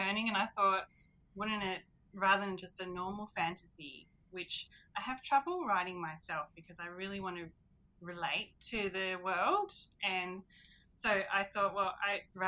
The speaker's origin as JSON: {"language": "English", "country": "Australia", "said": "from Australia. That's where the funny accent's coming from."}